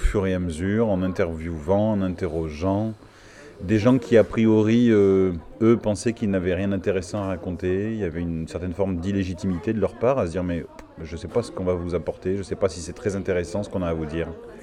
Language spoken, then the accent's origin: French; Occitanie, France; J'habite en Lozère, même si je suis parti pendant quelques années. Mais je suis originaire du Causse de Sauveterre et maintenant j'habite le Nord-Lozère. Je tiens à ma Lozère, fort.